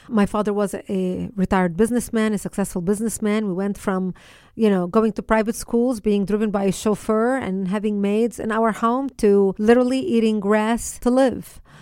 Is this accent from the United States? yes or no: no; Lebanon; I was born and raised in Lebanon, which used to be the only majority Christian country in the Middle East. We were a Christian society based on Judeo-Christian values.